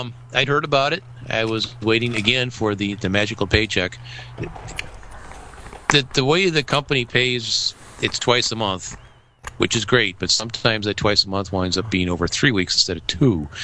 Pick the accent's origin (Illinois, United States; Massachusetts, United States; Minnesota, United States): Illinois, United States; Woodstock; MacStock is in Woodstock, Illinois. Mm-hmm. It's my hometown.